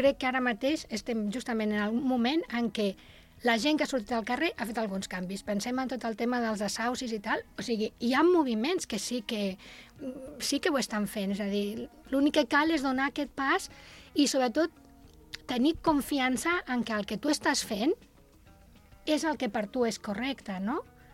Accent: Barcelona, Catalonia, Spain; que sóc de Barcelona, recordo els moviments dels anys 80

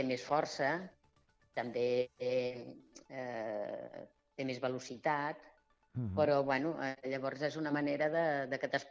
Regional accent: El Vendrell, Catalonia, Spain; Perquè jo sóc i visc del Vendrell

